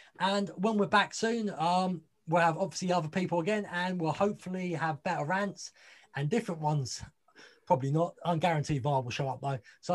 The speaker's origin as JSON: {"language": "English", "town": "Crawley", "region": "South East England", "country": "United Kingdom", "said": "I'm actually from Crawley Town. I can't stand the football team, to tell you the truth."}